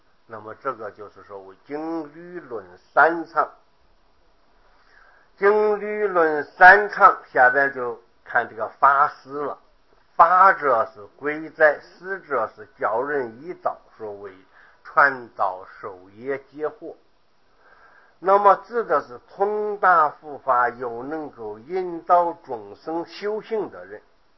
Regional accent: China; 那么经在我们中国人来说非常神圣，非常隆重

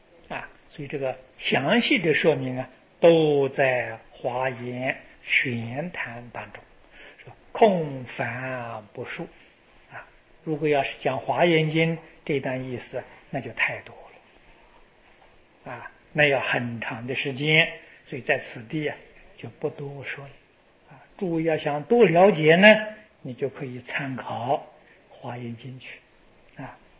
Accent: China; 我们中国人

